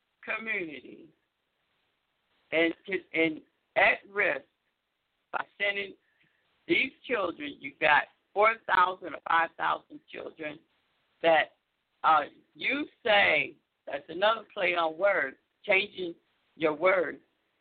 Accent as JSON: {"language": "English", "region": "Michigan", "country": "United States", "tie": "born or raised there", "said": "The state of Michigan, my home state, and this is why I'm talking about it"}